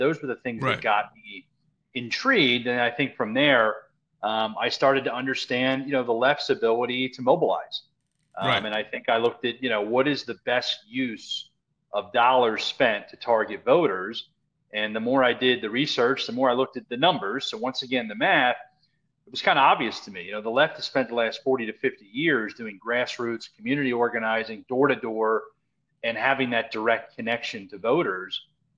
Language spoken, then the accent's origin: English; Pennsylvania, United States; Yeah, I grew up in Delaware County, Pennsylvania. So I spent first 18 years of my life there.